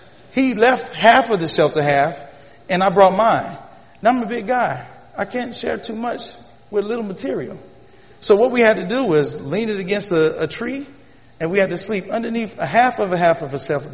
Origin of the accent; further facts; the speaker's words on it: Florida, United States; also born or lived in South Carolina; I'm from Florida and South Carolina, Florida, and I'm not used to snow.